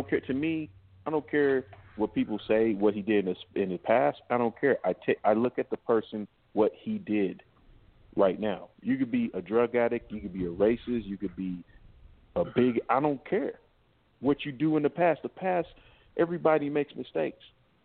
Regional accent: Los Angeles, California, United States; Especially, I'm from California, and the LA area

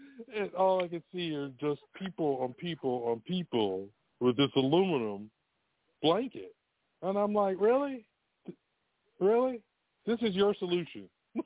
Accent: Durham, North Carolina, United States; here in Durham.

